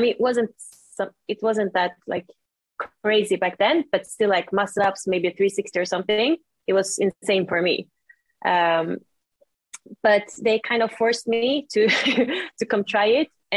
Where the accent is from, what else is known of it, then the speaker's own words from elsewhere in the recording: Sweden; English is a second language; I'm from Sweden. I'm a calisthenics athlete. I work with social media and also personal training, both online and like here in Stockholm, Sweden.